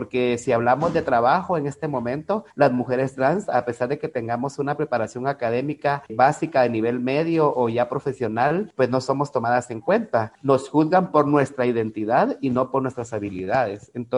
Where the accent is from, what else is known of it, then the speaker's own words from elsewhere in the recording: Guatemala; nosotras también somos ciudadanas guatemaltecas